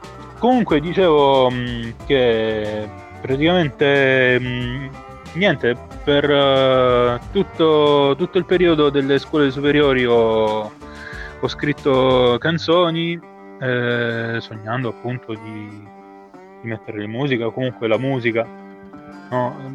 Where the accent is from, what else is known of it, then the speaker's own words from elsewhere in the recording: Neviano, Apulia, Italy; Sono di Neviano io.